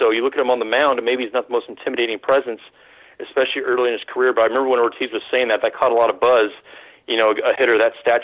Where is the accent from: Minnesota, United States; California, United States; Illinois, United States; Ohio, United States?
California, United States; San Francisco Bay Area; I grew up rooting for the A's. I grew up rooting for the Giants, too. I grew up in the Bay Area.